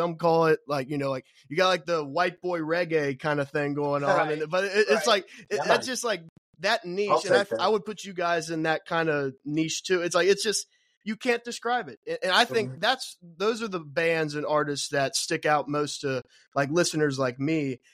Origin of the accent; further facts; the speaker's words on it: Erlanger, Kentucky, United States; I'm Erlanger, born and raised Erlanger.